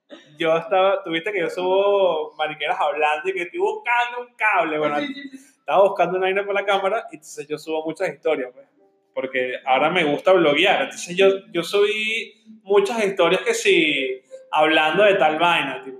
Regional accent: Venezuela; nosotros, que venimos de Venezuela, que somos muchos de familia católica y que somos muy extrovertidos de por sí

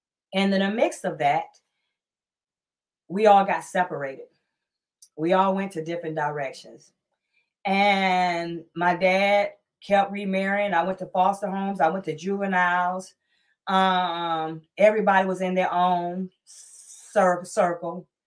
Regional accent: Columbus, Georgia, United States; also born or lived in Detroit, Michigan; I am a preacher's daughter. Born and raised in Columbus, Georgia, but I was raised in Detroit as well.

